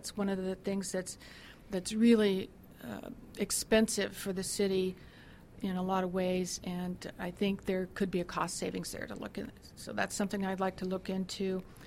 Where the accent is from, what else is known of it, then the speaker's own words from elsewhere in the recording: Oxnard, California, United States; I was born in Oxnard. I'm a Ventura County native. I went to schools all throughout Ventura County until the Vietnam years.